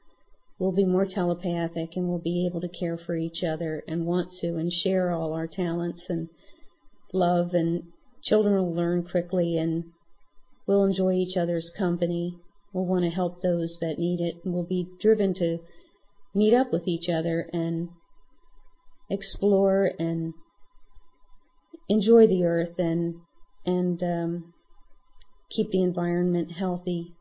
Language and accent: English; New Jersey, United States; Greetings. … I'm from New Jersey and recently moved to the Midwest